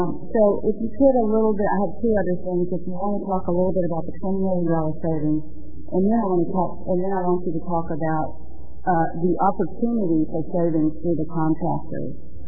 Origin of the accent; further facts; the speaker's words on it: Dallas, Texas, United States; I was born and raised here in Dallas